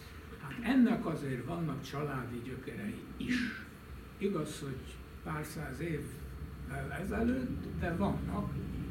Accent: Elek, Békés, Hungary; igen, születtem, de 41-től mi már Eleken laktunk. Elek az Arad megye, illetve hogy akkor az optimista magyar köztudat mondta, Csanád, Arad, Toronto, K.E.E. közigazgatásilag egyelőre egyesített vármegyék.

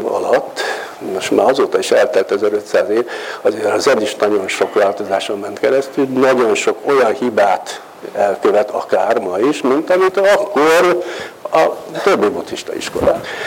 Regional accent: Hungary; mert hiszen ugye magyarok vagyunk

